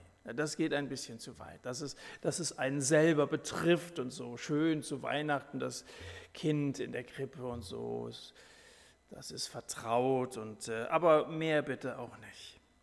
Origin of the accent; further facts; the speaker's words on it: Dillenburg, Hesse, Germany; in Dillenburg, meine Heimatstadt.